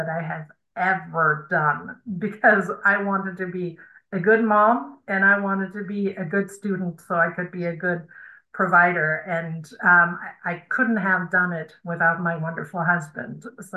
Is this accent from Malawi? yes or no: no; Germany; English is a second language; moved away as an adult; now in United States; And me being a German, I grew up in Germany and came to the States in my early 20s.